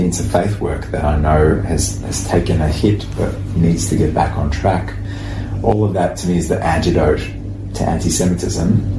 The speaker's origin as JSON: {"language": "English", "country": "Australia", "said": "And we are as Australian as anyone. We have contributed in droves to this country, disproportionately have for generations. We will not be shy about either our Jewish identity, our Zionist identity, or our Australian identity."}